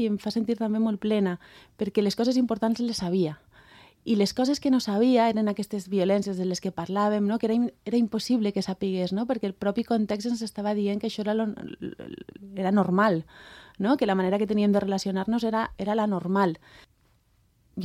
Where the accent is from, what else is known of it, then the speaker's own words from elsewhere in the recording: Valencian Community, Spain; Jo sóc valenciana.